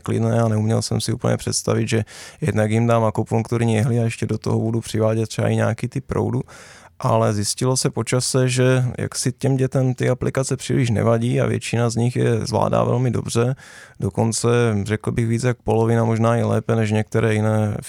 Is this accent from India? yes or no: no; Slovakia; now in Czech Republic; jsem tak trošku Čechoslovák, protože můj táta pochází z Valašska a moje máma teda ze Slovenska, ale původem jsem opravdu ze Slovenska, což je charakteristický to moje jméno.